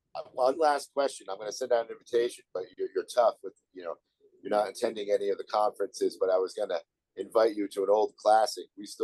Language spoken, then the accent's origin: English; New England, United States; So I'm from New England, so don't make me come home.